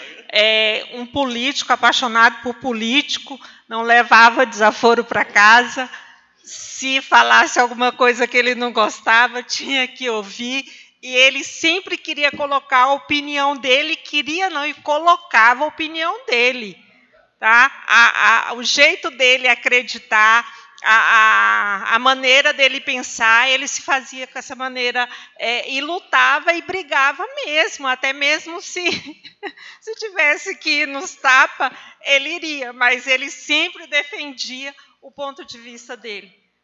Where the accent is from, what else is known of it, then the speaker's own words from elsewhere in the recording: Torixoréu, Mato Grosso, Brazil; principalmente nós que somos de Torixoréu, né?